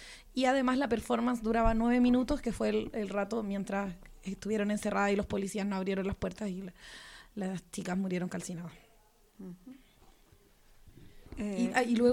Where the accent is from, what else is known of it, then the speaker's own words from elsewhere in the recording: Chile; Soy chilena.